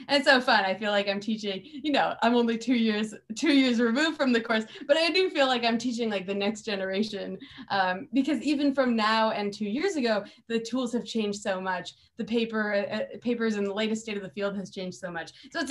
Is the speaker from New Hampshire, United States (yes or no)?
yes; New Hampshire, United States; I landed in Logan Airport, and I'm from New England. I'm actually from New Hampshire